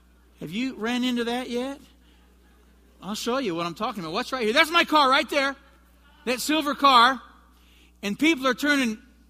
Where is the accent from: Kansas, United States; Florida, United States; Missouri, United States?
Kansas, United States; And I grew up in Johnson County, Kansas.